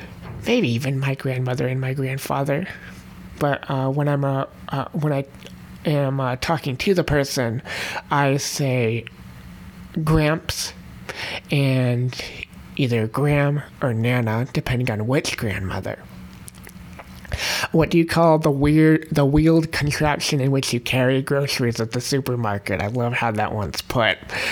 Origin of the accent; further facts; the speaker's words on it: Michigan, United States; And I'm from Michigan in the U.S.